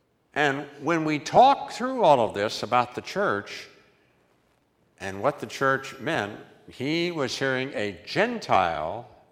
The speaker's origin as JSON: {"language": "English", "region": "West Virginia", "country": "United States", "said": "I'm from West Virginia. I'm not used to be considered cultured. I'm used to being considered hick."}